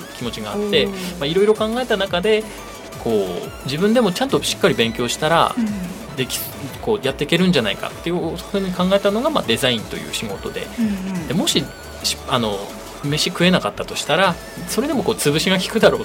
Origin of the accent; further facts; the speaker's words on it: Hachinohe, Aomori, Japan; now in Ninohe, Japan; 出身はですね、八戸市ですね。隣の青森県の八戸市の出でして、で奥さんもいるんですけど、妻がその一戸町の出身で、ちょうどこう真ん中の二戸市に移住してきたという感じですね、